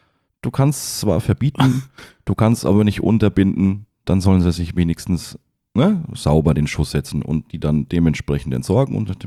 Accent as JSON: {"language": "German", "town": "Schweinfurt", "region": "Bavaria", "country": "Germany", "tie": "born there", "lives_now": "Berlin, Germany", "said": "Ja, ich bin gebürtiger Schweinfurter"}